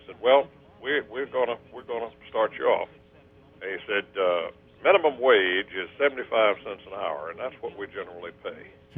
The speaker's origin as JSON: {"language": "English", "town": "Ozark", "region": "Alabama", "country": "United States", "tie": "born or raised there", "said": "My hometown is Ozark, Alabama, and in my senior year in high school, I was working at WOZK in Ozark"}